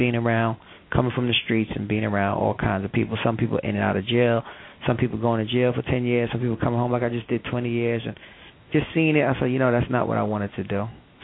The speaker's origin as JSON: {"language": "English", "town": "Brooklyn", "region": "New York", "country": "United States", "said": "I'm from the streets. I'm from Brooklyn, New York."}